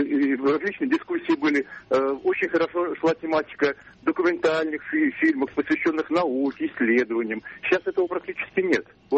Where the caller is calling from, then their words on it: Strugi Krasnye, Pskov Oblast, Russia; Строги Красные, Псковская область.